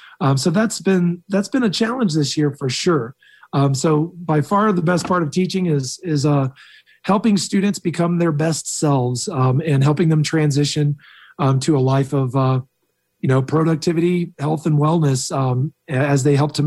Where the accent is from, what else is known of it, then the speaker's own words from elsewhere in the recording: Atlanta, Georgia, United States; And I'm from Atlanta. And so I got to dabble around at the Centers for Disease Control